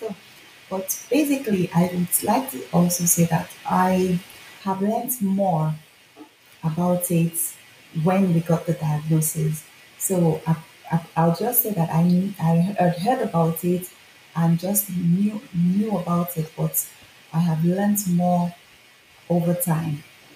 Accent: Nigeria; now in Finland; I am Nigerian, but I have lived in Finland for 8 years

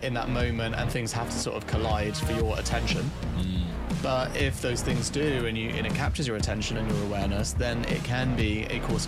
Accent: London, United Kingdom; I just have a potty mouth. I can't help it. I grew up in London.

